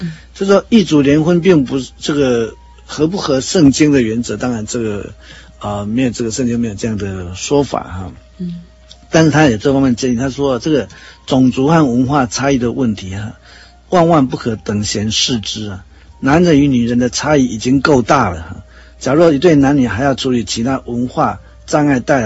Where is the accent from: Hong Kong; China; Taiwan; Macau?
Taiwan; 那我是土生土长的，是台湾长大的这样